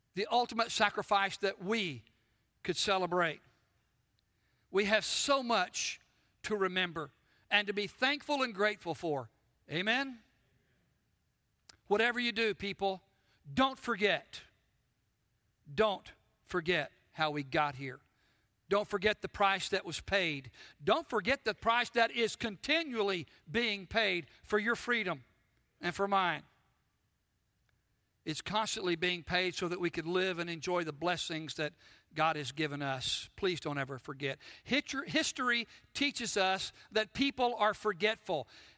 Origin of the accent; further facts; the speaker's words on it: United States; So as a patriot, as an American, I urge you, I implore you, never forget the price that was paid for our freedom.